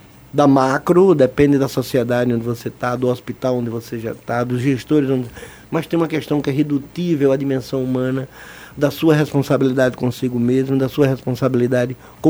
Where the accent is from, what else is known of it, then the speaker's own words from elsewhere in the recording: Paulo Jacinto, Alagoas, Brazil; Como eu sou do interior de As Alagoas, dois interiores, infelizmente, um eu não lembro muito, mas eu sei que ele está dentro de mim. Chama-se Paulo Jacinto